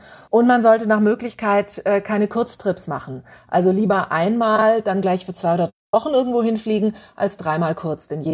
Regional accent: Stuttgart, Baden-Württemberg, Germany; Als ich Teenager war, konnte man von meiner Heimatstadt Stuttgart aus direkt mit dem Zug nach Athen fahren.

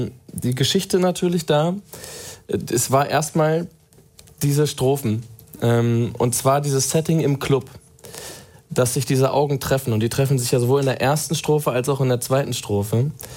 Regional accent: North Rhine-Westphalia, Germany; weil wir haben bei uns zu Hause in Ostwestfalen

